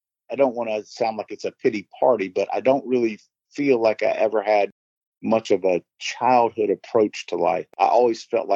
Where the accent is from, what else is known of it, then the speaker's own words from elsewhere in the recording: Greenville, South Carolina, United States; also born or lived in Hendersonville, North Carolina; I was born in Hendersonville, North Carolina, but spent the majority of my childhood right across the border in Greenville, South Carolina.